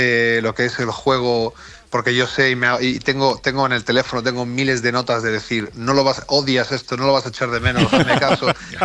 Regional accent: Spain; Es que realmente yo me crié en España, entonces yo, o sea, por inercia he jugado muchísimo al fútbol.

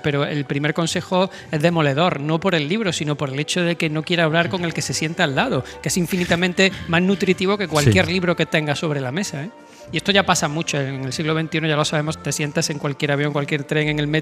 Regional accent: Córdoba, Andalusia, Spain; accent: Cordoban; A mí se me permite porque soy cordobés y bueno, abro la vocal como me da la gana.

